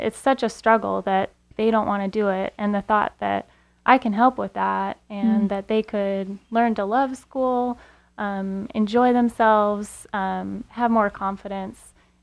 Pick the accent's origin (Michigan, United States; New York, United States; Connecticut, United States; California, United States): California, United States; Chico; I've been back in Chico for about 2 years, my hometown, happy to be back